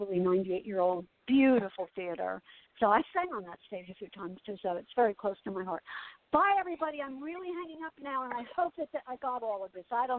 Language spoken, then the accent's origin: English; Asbury Park, New Jersey, United States; You know me, the one with the redhead. I'm the redhead from Asbury Park.